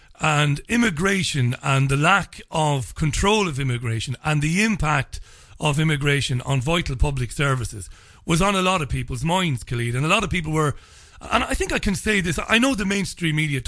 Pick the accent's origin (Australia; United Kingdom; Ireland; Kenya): Ireland; I'm an immigrant. I'm from the Republic of Ireland. I'm an immigrant in this country.